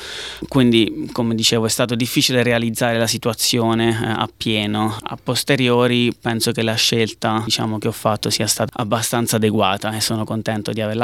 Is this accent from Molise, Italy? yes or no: yes; Termoli, Molise, Italy; now in Australia; Guarda, io avevo anche difficoltà a Milano a spiegare da dove venivo.